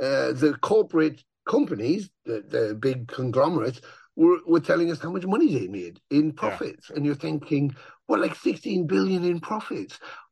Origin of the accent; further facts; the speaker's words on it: Ontario, Canada; when I was growing up in Ontario.